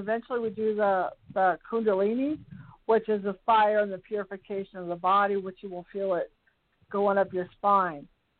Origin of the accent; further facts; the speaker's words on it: California, United States; now in Reno, United States; Well, you know, I'm from the Bay Area, and there was a lot going on.